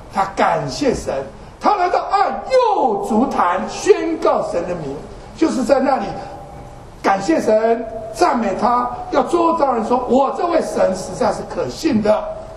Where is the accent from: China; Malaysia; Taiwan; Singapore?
China; 我们中国人也一样啊，我们拜拜的时候就拿着鸡